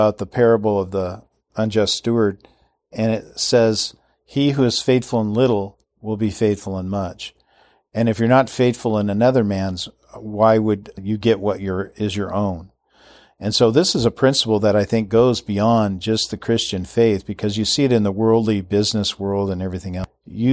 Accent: Everett, Washington, United States; Years ago in my hometown, Everett, Washington, I'm driving on the freeway there.

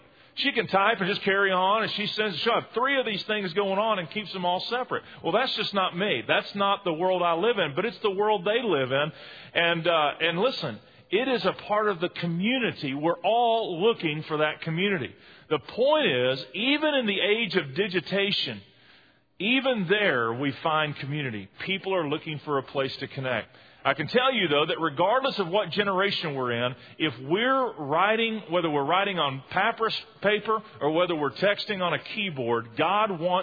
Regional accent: Texas, United States; now in Mississippi, United States; We're from Texas, and boy, you turn 18 and you're gone. You go to the furthest parts of the world. I went to Mississippi

